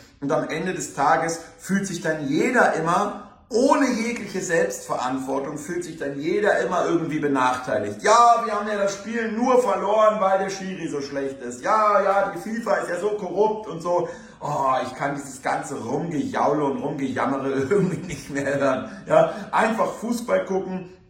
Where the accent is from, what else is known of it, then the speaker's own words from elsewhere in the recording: Germany; Auch Deutschland hat halt eben verloren und da muss ich als Deutscher das einfach akzeptieren